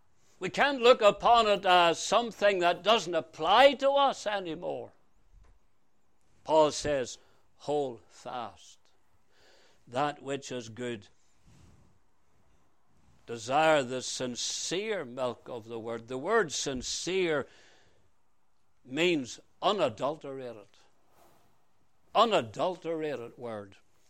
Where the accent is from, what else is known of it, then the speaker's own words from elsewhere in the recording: Northern Ireland, United Kingdom; now in Canada; the word the Lord gave me and my family when we came to Canada from Northern Ireland.